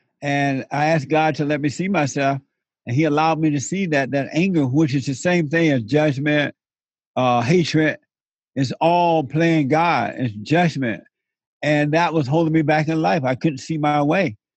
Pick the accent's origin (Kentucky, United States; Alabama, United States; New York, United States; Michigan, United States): Alabama, United States; But, you know, I grew up in Alabama on a plantation. I'm born there.